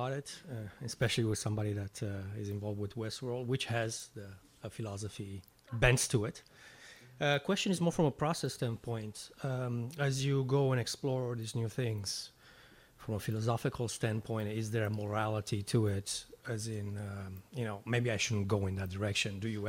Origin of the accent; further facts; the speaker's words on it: San Francisco, California, United States; I'm from San Francisco.